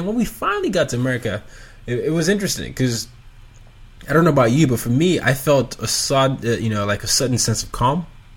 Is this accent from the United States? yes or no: no; Nigeria; And the three main tribes are Yoruba, Hausa, and Igbo. We are from the Yoruba tribe, so one of the languages we were allowed to take in class was Yoruba.